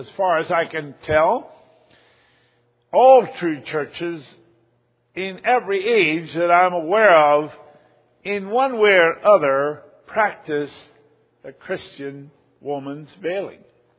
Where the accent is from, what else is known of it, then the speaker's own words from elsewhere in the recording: Russia; English is a second language; having been born and raised in Russia